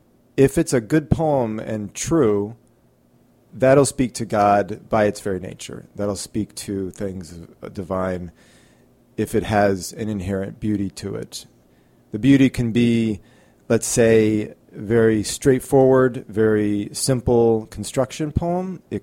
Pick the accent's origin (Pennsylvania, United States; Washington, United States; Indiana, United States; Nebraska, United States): Nebraska, United States; Omaha; So I grew up in Omaha, Nebraska, and I went to Jesuit high school and Jesuit college, to Marquette University